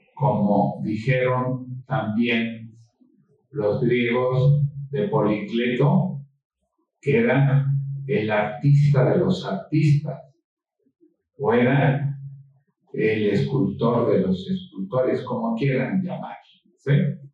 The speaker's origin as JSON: {"language": "Spanish", "country": "Mexico", "said": "este conocimiento que nosotros como mexicanos tenemos como asignatura pendiente"}